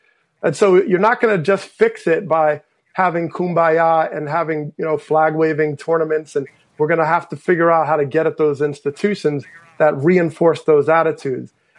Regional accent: Teaneck, New Jersey, United States; we had the funeral in my hometown of Teaneck

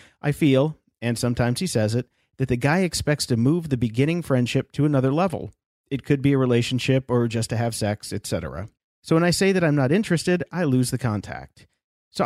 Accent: Laguna Beach, California, United States; also born or lived in Seattle; I'm 28 years old, born and raised in Laguna Beach. My parents have been married 35 years and still live there.

